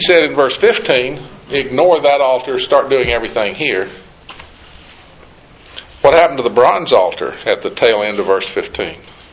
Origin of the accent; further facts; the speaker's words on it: Tennessee, United States; I've always called them bales, but that may be because I'm from East Tennessee.